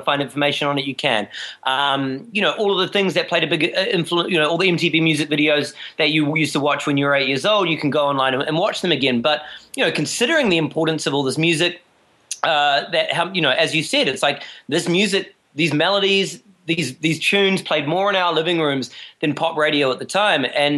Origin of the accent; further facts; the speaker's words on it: New Zealand; I grew up in New Zealand.